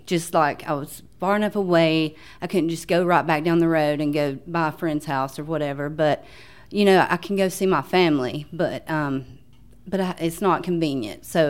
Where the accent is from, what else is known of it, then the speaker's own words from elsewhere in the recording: Somerville, Alabama, United States; No, sir. I'm from Morgan County.